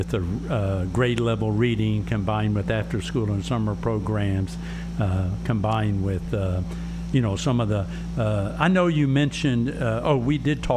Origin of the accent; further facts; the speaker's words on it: Arkansas, United States; if we were raised in Arkansas and we're white male, we're all recovering racist